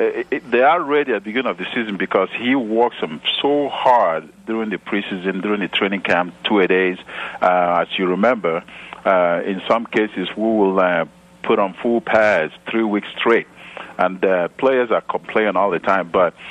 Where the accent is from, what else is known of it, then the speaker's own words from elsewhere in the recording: Nigeria; growing up in Nigeria, I didn't know how hard players have to work